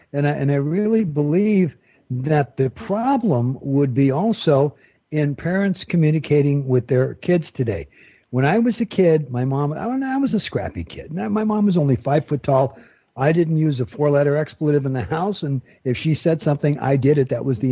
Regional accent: Bell, California, United States; You know, I come from a world, and I was brought up in the Los Angeles area. As a matter of fact, I came from the most famous city in Southern California.

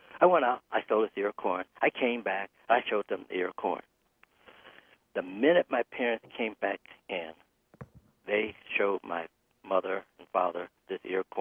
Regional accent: Detroit, Michigan, United States; Grand Central for everyone that my parents knew from their hometown that came up to Detroit. I'm born and raised in Detroit. They were from Southern Illinois.

